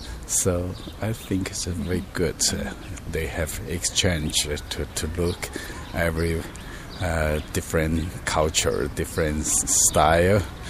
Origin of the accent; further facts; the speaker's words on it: Beijing, China; English is a second language; I'm from Beijing.